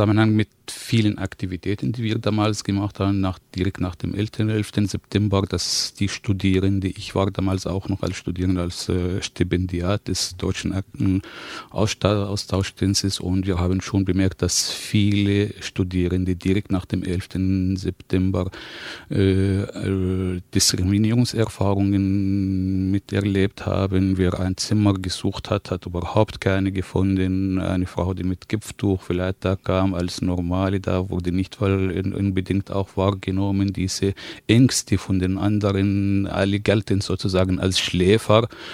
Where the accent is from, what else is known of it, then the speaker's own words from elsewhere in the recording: Palestine; now in Tübingen, Germany; bin ich Deutscher geworden, hier ansasshaft in Tübingen, bin ich Tübinger. Ursprünglich komme ich aus Palästina.